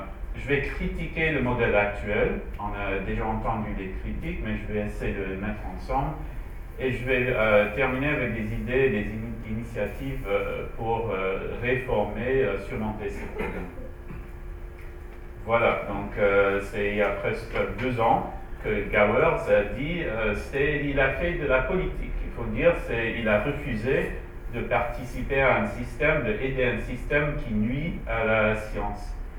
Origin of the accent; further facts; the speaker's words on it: Canada; French is a second language; je suis désolé, je suis canadien, je vais faire un bilingue, je vais essayer de parler français, mais les mots c'est en anglais.